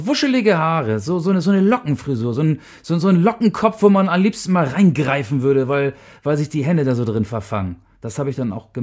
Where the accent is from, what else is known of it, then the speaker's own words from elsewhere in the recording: Austria; Also ich bin 35 Jahre alt. Ich bin ein Österreicher. Ich habe mal in Deutschland gespielt.